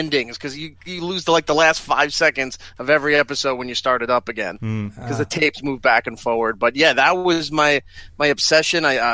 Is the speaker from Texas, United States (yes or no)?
no; New York, United States; it was a weird thing growing up in New York, because you were either, depending on the era, a Mets or a Yankees fan